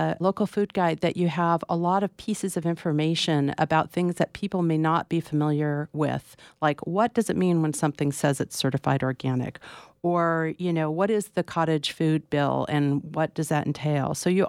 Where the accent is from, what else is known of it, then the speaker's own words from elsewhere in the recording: California, United States; I grew up down in the Bay Area. I grew up with a lot of farm stands around